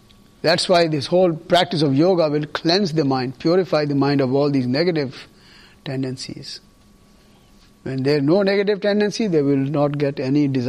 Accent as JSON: {"language": "English", "region": "Punjab", "country": "India", "tie": "born or raised there", "said": "Even where I grew up in Punjab, there's a very large population of non-meat eaters. I grew up completely as a non-meat eater."}